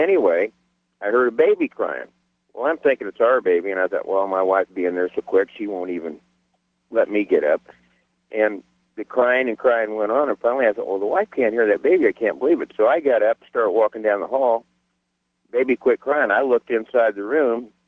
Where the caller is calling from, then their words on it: Phoenix, Arizona, United States; I'm calling from Phoenix.